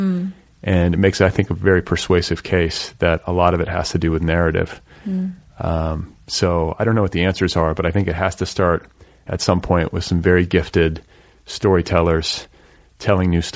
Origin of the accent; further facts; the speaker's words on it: Milwaukee, Wisconsin, United States; And I grew up in Milwaukee, so part of my childhood. So those winters are no joke.